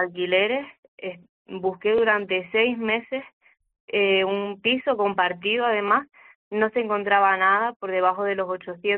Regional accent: Canary Islands, Spain; Los alquileres, sobre todo en Tenerife Sur, que también soy del sur de Tenerife

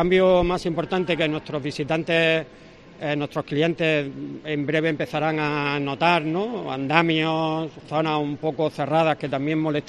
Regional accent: Roquetas de Mar, Andalusia, Spain; en mi ciudad natal, en Almería, concretamente en Roquetas de Mar.

